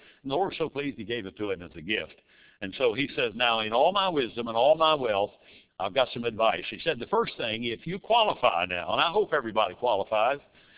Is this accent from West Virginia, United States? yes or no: yes; Odd, West Virginia, United States; born there; When I was a little boy, I was born in West Virginia. I was born in a little town called Odd, O-D-D.